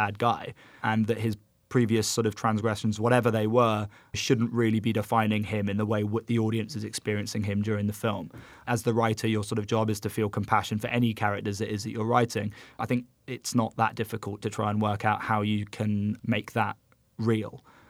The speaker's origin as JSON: {"language": "English", "region": "London", "country": "United Kingdom", "lives_now": "United States", "said": "Being a Londoner, I kind of tried to write myself, my experience into this film I was creating. And when I moved to America"}